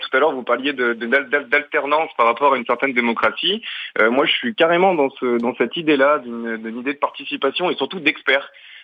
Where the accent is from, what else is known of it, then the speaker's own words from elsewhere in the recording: Auvergne-Rhône-Alpes, France; moi j'ai 26 ans, je suis auvergnat, donc j'habite à côté de Clermont-Ferrand